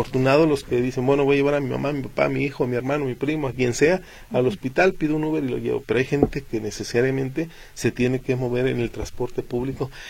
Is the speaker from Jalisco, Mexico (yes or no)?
yes; Jalisco, Mexico; vivimos con la ley del mazo como mexicanos, no como jaliscienses, como mexicanos.